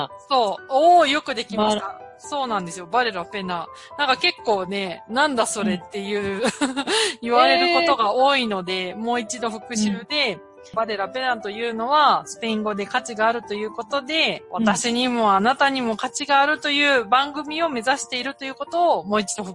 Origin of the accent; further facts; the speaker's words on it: Niigata, Japan; やっぱり私たち新潟出身だから、新潟の方言しか知らないけど